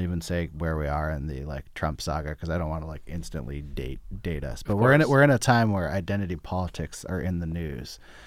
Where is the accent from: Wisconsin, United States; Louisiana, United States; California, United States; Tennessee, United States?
California, United States; We're both from that era. We're both from the Bay Area.